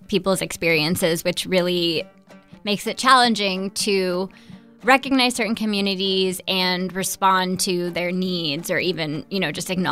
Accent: United States; my experience as an Indian American is very different than someone who is a Filipino American or someone who's Laotian American or something like that.

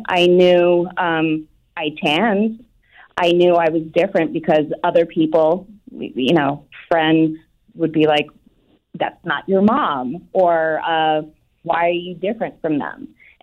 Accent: Scotland, United Kingdom; born there; And 9 months later, I was born in Scotland.

